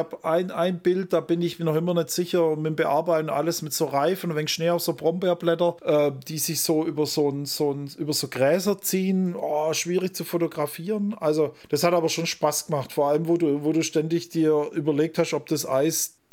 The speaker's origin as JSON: {"language": "German", "region": "Baden-Württemberg", "country": "Germany", "said": "ich bin ja kein Schwabe, ich bin Hohelohe, aber da oben, da ist das Elblerische, also so ist ja nochmal anders wie unten das Schwäbische"}